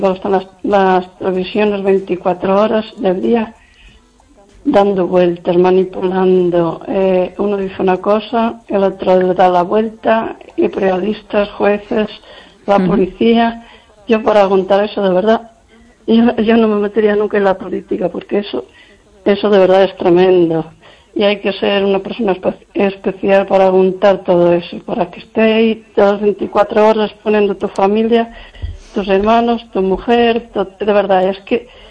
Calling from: Lugo, Galicia, Spain

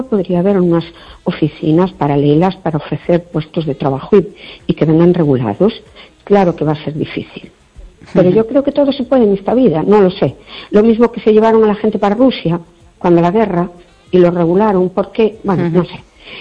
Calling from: Perlío, Galicia, Spain; de Perlío.

